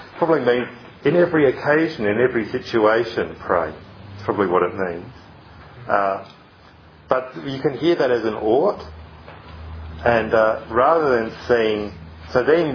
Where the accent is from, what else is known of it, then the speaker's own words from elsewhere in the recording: South Australia, Australia; it really comes out of our heritage as South Australian Christians, we've got a kind of a legalistic edge to our inherited pietistic culture.